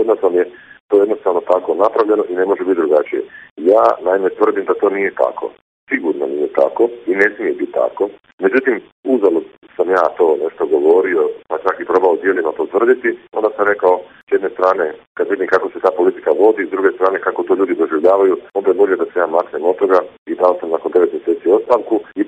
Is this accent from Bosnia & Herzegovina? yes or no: no; Slavonia, Croatia; Rođen sam u Slavoniji, ali geni su mi naravno geni jednog tipičnog Dalmatinca i Brđanina.